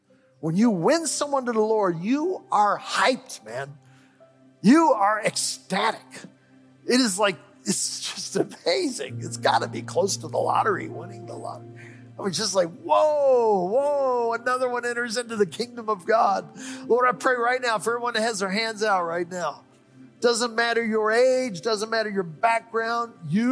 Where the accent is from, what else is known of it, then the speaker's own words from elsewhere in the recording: Cleveland, Ohio, United States; I'm from Cleveland too.